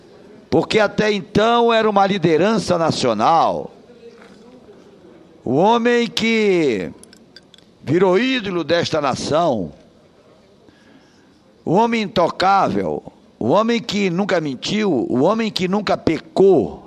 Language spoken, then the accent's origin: Portuguese; Pará, Brazil; na minha terra, no Marajó, chamam de pajé